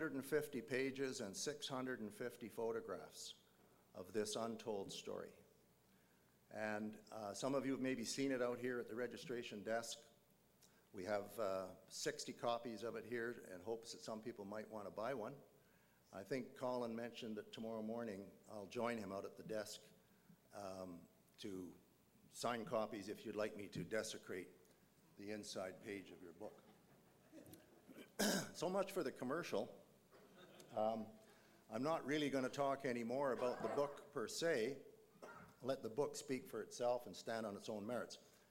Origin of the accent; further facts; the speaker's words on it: Yukon, Canada; Growing up in the Yukon in an aviation family in the 1950s